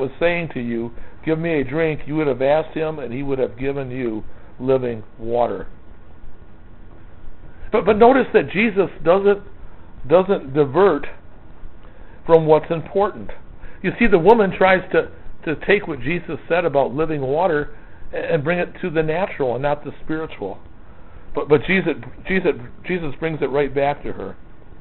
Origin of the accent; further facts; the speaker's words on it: Warren, Michigan, United States; I would say that I was from Warren, I knew that things weren't right in Warren. And I was ashamed to be brought up in that kind of an atmosphere.